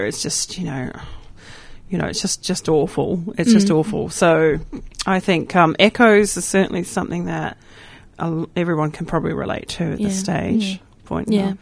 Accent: New Zealand; now in Australia; No, I'm from New Zealand. There's a big Mormon community in New Zealand.

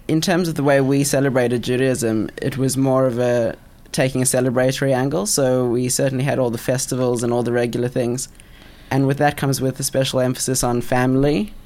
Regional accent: South Africa; I grew up in South Africa, which is a bit of a unique Jewish community in the sense that it's quite orthodox in terms of observing the rules, but also quite progressive in terms of lifestyle.

